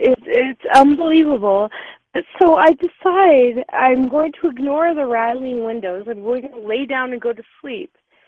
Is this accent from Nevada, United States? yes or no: yes; Reno, Nevada, United States; born there; I was born in Reno. I've kind of lived all over.